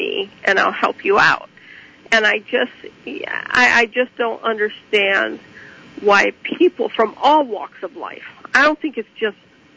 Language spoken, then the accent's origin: English; United States; Because I'm an American.